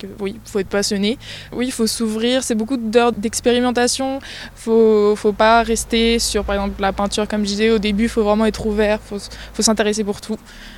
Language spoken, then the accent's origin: French; Aix-en-Provence, Provence-Alpes-Côte d'Azur, France; Moi, je viens d'Aix-en-Provence, enfin, en pas loin en tout cas.